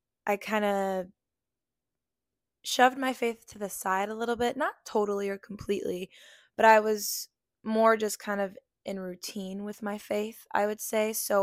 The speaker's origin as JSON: {"language": "English", "town": "St. Louis", "region": "Missouri", "country": "United States", "tie": "born or raised there", "also_born_or_lived": "Kirksville", "said": "I was born in Kirksville, Missouri, which is a small little town. And only lived there for 3 years. And then I moved here to St. Louis and I've lived here my whole life, ever since."}